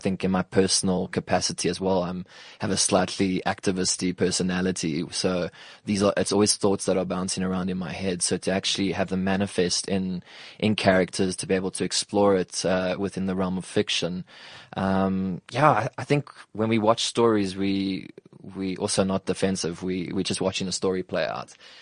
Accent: England, United Kingdom; I mean, as an English person, it touched me as a kid when I heard the story

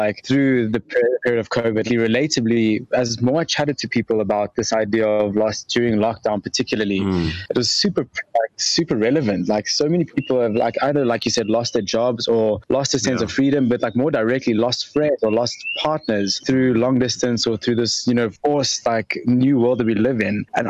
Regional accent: South Africa; we as South African population are coming out of lockdown in the world.

